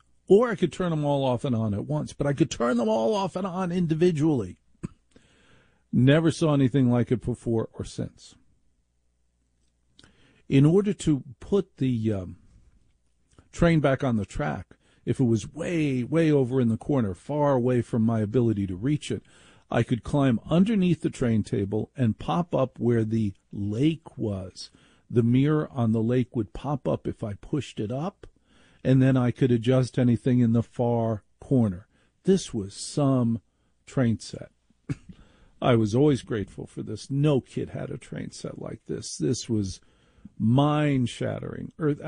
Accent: Maplewood, New Jersey, United States; We had like a normal little house when I was growing up in Maplewood, New Jersey, a normal little house.

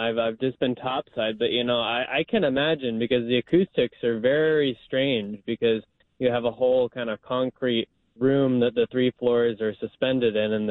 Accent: Wichita, Kansas, United States; So I guess Tucson, my hometown of Wichita, Kansas, and Little Rock, Arkansas, all qualified.

